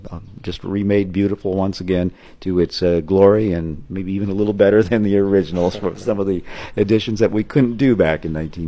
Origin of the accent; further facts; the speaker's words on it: Whittemore, United States; Of course, I grew up in Whittemore just as Randy did